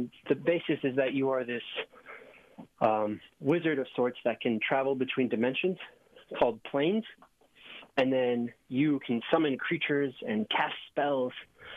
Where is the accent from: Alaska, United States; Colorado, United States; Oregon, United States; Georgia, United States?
Oregon, United States; But I'm from Oregon, and so I actually traveled there.